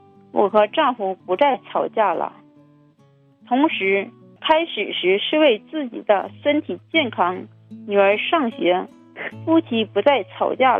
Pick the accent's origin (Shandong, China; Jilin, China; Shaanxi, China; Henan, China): Jilin, China; 我是吉林的